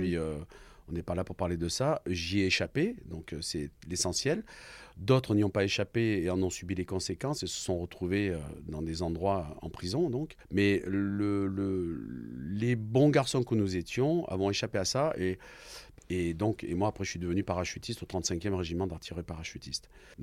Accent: Draguignan, Provence-Alpes-Côte d'Azur, France; born there; je suis né à Draguignan, dans le Var. J'ai 64 ans, je suis né le 6 juin 1959.

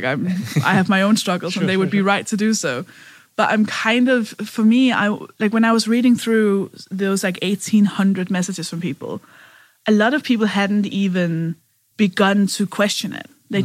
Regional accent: Denmark; because I'm from Denmark

